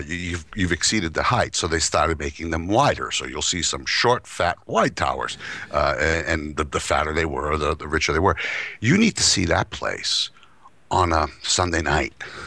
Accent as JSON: {"language": "English", "town": "Boston", "region": "Massachusetts", "country": "United States", "tie": "born or raised there", "said": "I'm a Bostonian. I grew up in Boston, and and Boston was divided back in the day into little sections."}